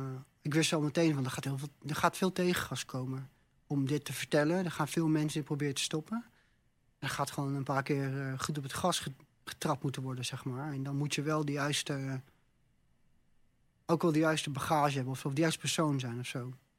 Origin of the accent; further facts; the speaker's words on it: Netherlands; Toen zei ik, ik kom uit Nederland.